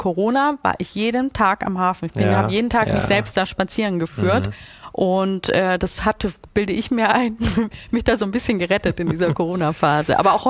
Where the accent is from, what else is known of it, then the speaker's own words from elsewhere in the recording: Bavaria, Germany; now in Hamburg, Germany; ich komme aus Franken, ich kriege ganz viel Besuch, nicht nur aus Franken, auch aus den Ländern, wo ich gelebt habe